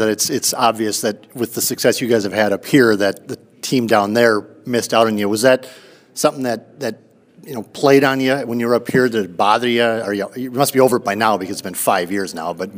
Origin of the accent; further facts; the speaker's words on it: Minnesota, United States; Because I'm from the Twin Cities originally, and my family still lives there.